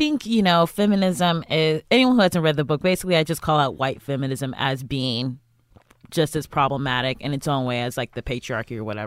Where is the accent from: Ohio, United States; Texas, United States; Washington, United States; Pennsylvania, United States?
Ohio, United States; Cleveland; I'm from Cleveland, Ohio.